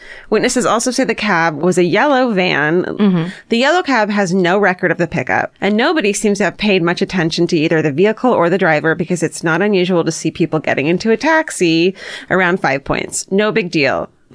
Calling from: Nashville, Tennessee, United States; from Nashville, Tennessee. Longtime listener, first time caller. Like most Nashvillians, this is not my hometown, but it is my home state

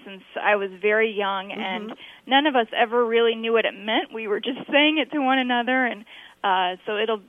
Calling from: Indianapolis, Indiana, United States; I'm calling from Indianapolis.

